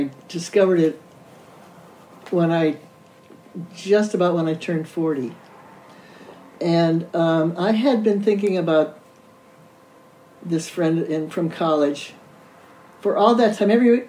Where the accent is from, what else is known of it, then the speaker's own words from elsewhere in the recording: Parma, Ohio, United States; also born or lived in Cleveland; I was born in Cleveland, Ohio, and after a year, we moved to Parma, which is a suburb of Cleveland, and my parents bought a house there.